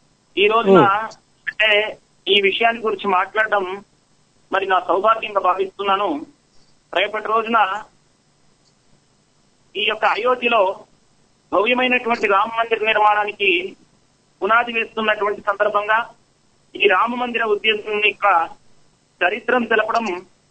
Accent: Hindupur, Andhra Pradesh, India; నాది హిందూపుర గ్రామం.

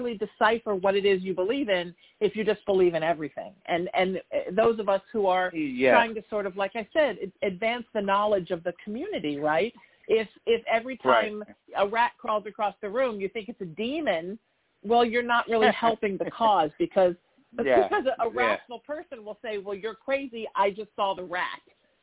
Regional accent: New Haven, Connecticut, United States; I'm from New Haven, Connecticut. My family are cops. We're Irish, so like genetically predisposed to be police officers.

